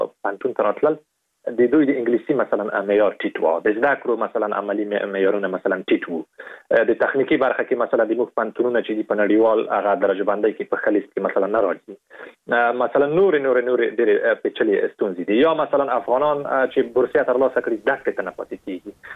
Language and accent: Pashto; Afghanistan; زه د افغانستان یم